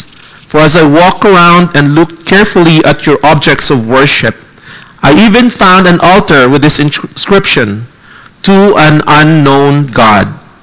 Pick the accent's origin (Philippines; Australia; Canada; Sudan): Philippines; When I was young, I was growing up in the Philippines, probably late elementary years, 12, 13 years old